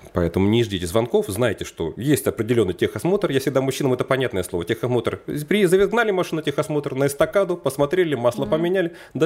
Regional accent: Omsk, Omsk Oblast, Russia; Это мой родной город Омск, где у меня свой частный кабинет

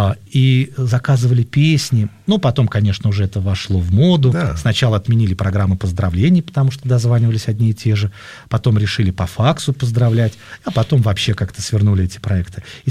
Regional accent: Dnipro, Dnipropetrovsk Oblast, Ukraine; moved away as an adult; now in Moscow, Russia; так получилось, что я уехал в Москву, ну, я просто начал ощущать, что все, что можно в родном городе, я сделал.

